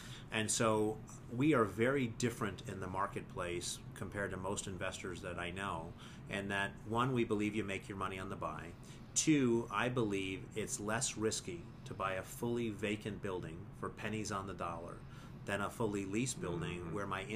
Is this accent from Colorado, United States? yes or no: yes; Montrose, Colorado, United States; Russell Stover's Candy employs 400 people in my hometown over there in Montrose in the Western mm-hmm. Slope.